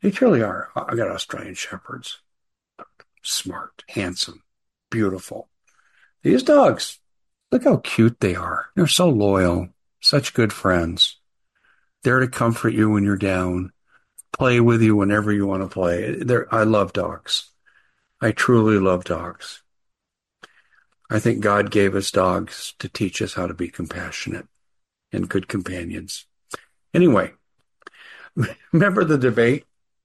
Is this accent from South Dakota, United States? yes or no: no; Aurora, Colorado, United States; in places like Aurora, my hometown where I grew up. I resent what you're doing in my hometown.